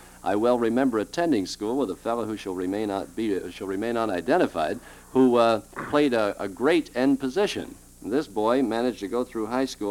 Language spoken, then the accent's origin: English; West Coast, United States; I'm from the West Coast.